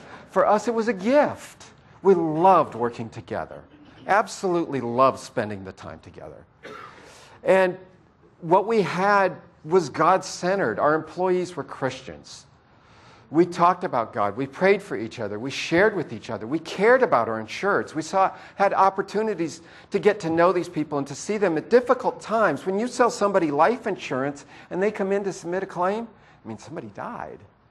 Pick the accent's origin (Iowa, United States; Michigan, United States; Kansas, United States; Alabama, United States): Iowa, United States; now in Mesquite, United States; in Mesquite for about 3.5 years now. We came from Iowa.